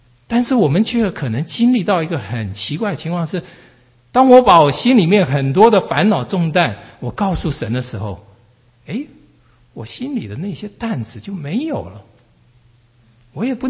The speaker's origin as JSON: {"language": "Chinese", "country": "Taiwan", "tie": "born or raised there", "said": "我从台湾来，所以我们以前小时候常常出去玩，就是去庙里头看啊怎么样，"}